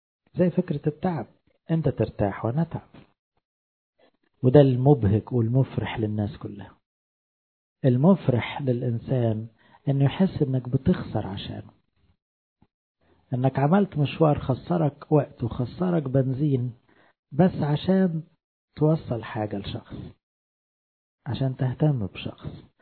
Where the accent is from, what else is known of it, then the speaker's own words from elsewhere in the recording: Egypt; وللأسف كمصريين أغلبنا مش بنعرف نعمل حوار